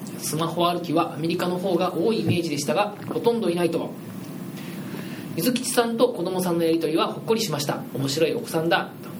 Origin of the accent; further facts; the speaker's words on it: Kansai, Japan; もうどちらも完全に関西生まれ関西育ちなんで